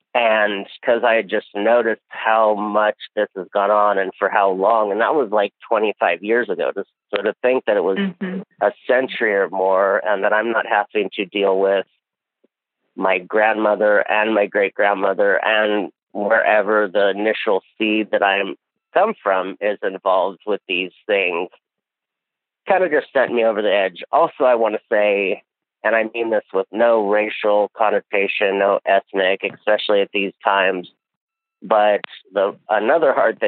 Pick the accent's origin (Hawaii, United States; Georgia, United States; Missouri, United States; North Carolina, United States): Hawaii, United States; But I moved there so young that I am from Hawaii and so I'm local.